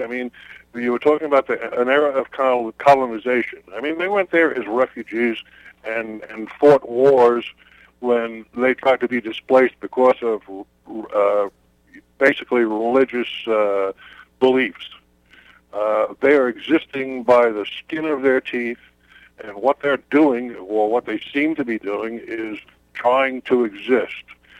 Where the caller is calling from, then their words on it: Manorville, New York, United States; I'm calling from Manorville.